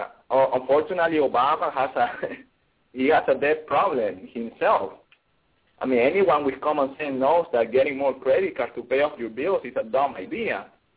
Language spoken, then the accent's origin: English; Ecuador; I was born there, Ecuador. I was born in Ecuador.